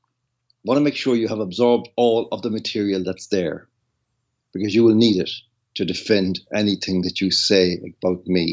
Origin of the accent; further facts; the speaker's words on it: Ireland; Because we are Irish and we are fighting for freedom still.